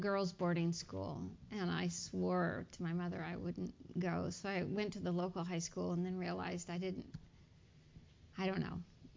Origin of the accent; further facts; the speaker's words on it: California, United States; And that was probably the first time that I was exposed to so many species that, as a Californian, you'd never see.